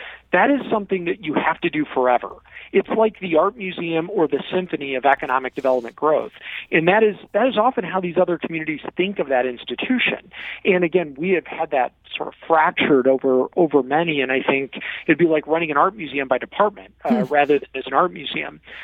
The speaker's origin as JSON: {"language": "English", "town": "Granite City", "region": "Illinois", "country": "United States", "tie": "born or raised there", "said": "I grew up in Granite City, Illinois, in the Metro East, really having strong relationships with the Metro East."}